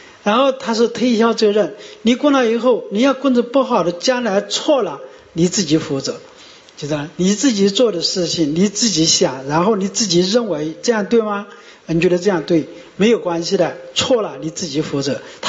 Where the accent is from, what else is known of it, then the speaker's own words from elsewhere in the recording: China; 我们中国人学习怎么学，知道吗？